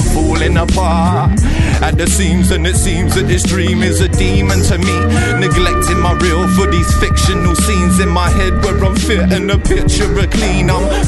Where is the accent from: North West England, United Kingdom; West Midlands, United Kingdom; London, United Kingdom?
North West England, United Kingdom; I'm from Lancashire, innit?